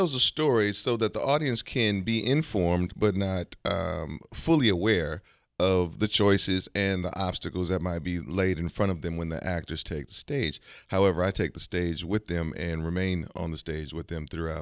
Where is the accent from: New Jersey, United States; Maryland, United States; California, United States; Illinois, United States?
California, United States; San Francisco; I live in Hunters Point, Bayview now, mm-hmm. born and raised in I grew up in Lakeview.